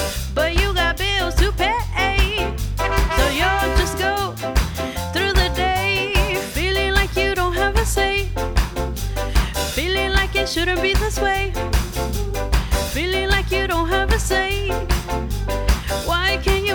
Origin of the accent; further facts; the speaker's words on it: Los Angeles, California, United States; Yes. My parents are from Mexico. I'm from Los Angeles.